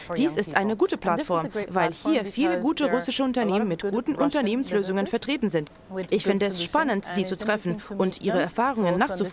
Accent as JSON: {"language": "German", "country": "Angola", "said": "Von 1975 bis 2002 befand sich mein Heimatland im Kriegszustand."}